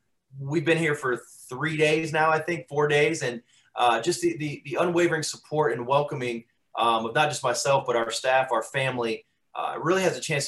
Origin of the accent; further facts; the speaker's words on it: Daytona Beach, Florida, United States; And obviously, I'm from Daytona and that place is so special to me.